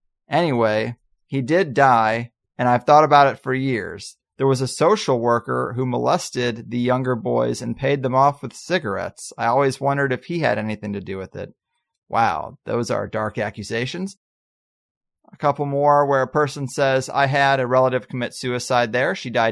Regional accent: Midwest, United States; You know, I thought I grew up in Midwest America with a nice white picket fence and a pretty simple Midwest life

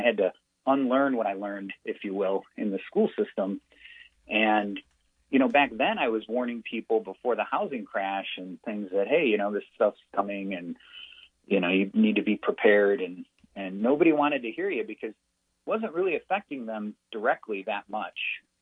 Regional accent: Chicago, Illinois, United States; now in Utah, United States; I'm not from Utah. I'm born and raised in Chicago. So where I come from, the sort of leaning of the ideological bent is very different than here in Utah.

